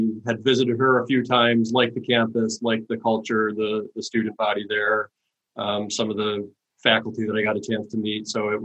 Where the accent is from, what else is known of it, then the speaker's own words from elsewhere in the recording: United States; the stories might have been, you know, that we heard growing up in the United States.